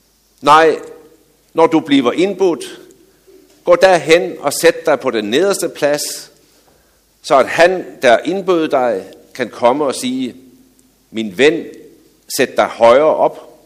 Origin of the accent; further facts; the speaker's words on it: Zealand, Denmark; Men som I ved, så kommer jeg jo fra Falster. Og dernede, der høster man sukkerroer.